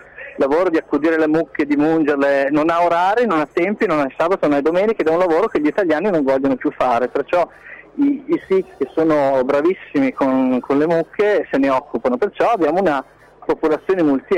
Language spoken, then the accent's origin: Italian; Suzzara, Lombardy, Italy; io sono di Suzzara, di Mantova, provincia di Mantova